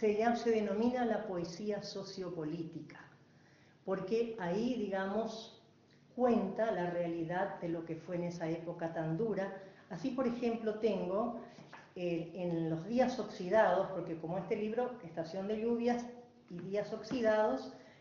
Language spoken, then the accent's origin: Spanish; Paraguay; moved away as an adult; now in Argentina; yo también vengo de la dictadura de Stroessner. Yo soy paraguantina, porque ya tengo más vida vivida acá en la Argentina, ya formé mi hogar, tengo mis hijos